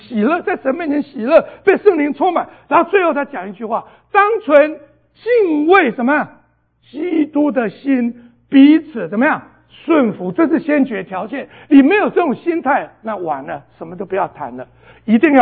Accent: Taiwan; 我是台湾来的，我知道我被神改变了。

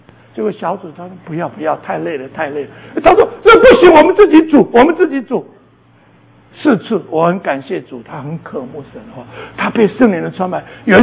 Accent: China; 我们大陆人就是猛拍照

